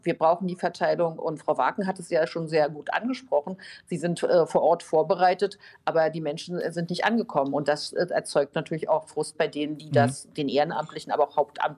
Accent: Berlin, Germany; Ich bin ja Berlinerin, Berliner Abgeordnete

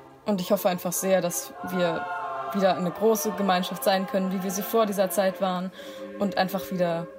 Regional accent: Baden-Württemberg, Germany; Also ich komme ursprünglich aus Baden-Württemberg und ich habe mich in der 9. Klasse dazu entschieden, die Schule wechseln zu wollen.

